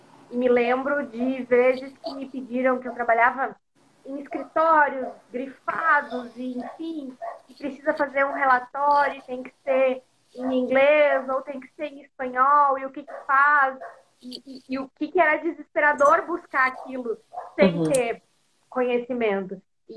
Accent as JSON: {"language": "Portuguese", "country": "Brazil", "said": "a necessidade que nós brasileiros temos de nos reconhecer enquanto latino-americanos"}